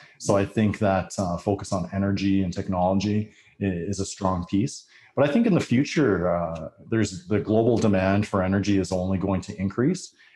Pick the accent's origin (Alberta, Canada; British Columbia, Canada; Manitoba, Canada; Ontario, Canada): Alberta, Canada; Calgary; I would say growing up in East Calgary, you could just drop me on